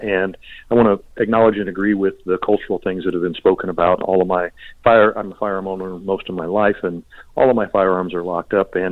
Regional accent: Illinois, United States; I grew up in Illinois, and there's a firearm owner's identification program there

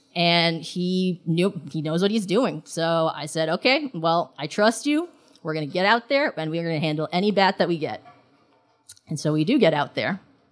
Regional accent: New York City, New York, United States; also born or lived in Hong Kong; I was born in Hong Kong, and I grew up in New York City.

